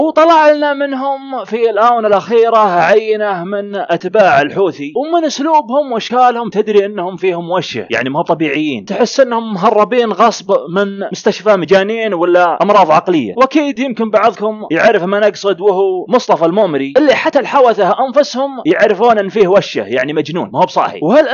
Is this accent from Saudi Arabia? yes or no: yes; Saudi Arabia; فالحمد لله عندنا في المملكة العربية السعودية